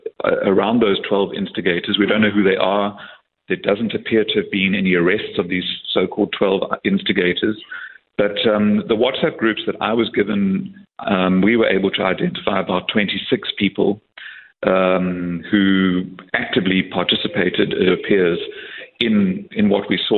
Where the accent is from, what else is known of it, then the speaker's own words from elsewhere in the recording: Durban, KwaZulu-Natal, South Africa; I grew up in Durban, so Bayhead was what you would locally call the harbour area.